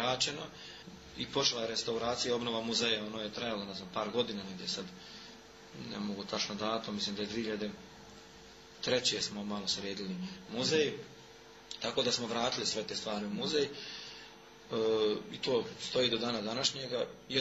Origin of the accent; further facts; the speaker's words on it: Tuzla, Federation of Bosnia and Herzegovina, Bosnia & Herzegovina; also born or lived in Dalmatia; Rodom sam iz Tuzle, bogoslovio, završio s Sremskim Karlovcima